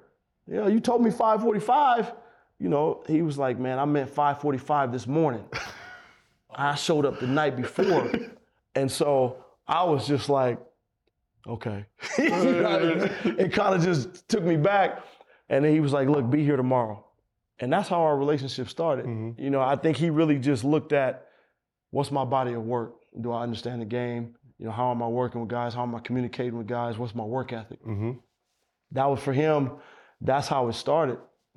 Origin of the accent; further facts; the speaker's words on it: Oakland, California, United States; You know, I'm from Oakland.